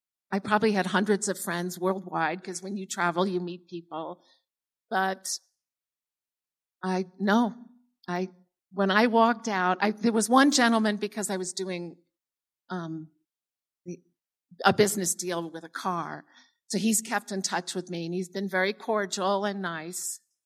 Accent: New York City, New York, United States; And I grew up in New York City, where it's a melting pot, and you know, you're around all different types of people.

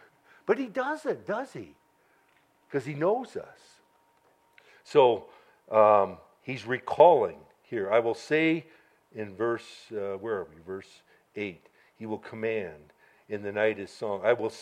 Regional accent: Ireland; Okay, I thought it was funny. I like lawyers. I'm Irish.

